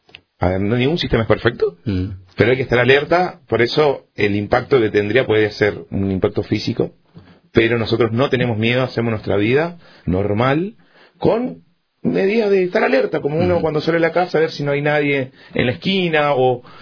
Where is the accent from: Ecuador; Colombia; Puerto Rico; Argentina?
Argentina; No, yo soy argentino y soy judío. Primero soy argentino, después soy judío.